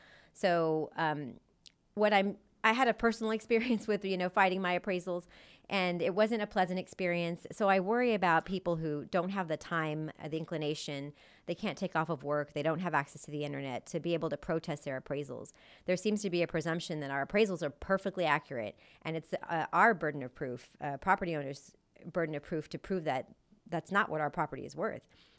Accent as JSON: {"language": "English", "region": "Texas", "country": "United States", "tie": "born or raised there", "said": "I grew up in District 6, went to Timberwild Elementary and Taft High School. D6 is where I'm raising my family, and it's the community I hope to serve as your next councilwoman."}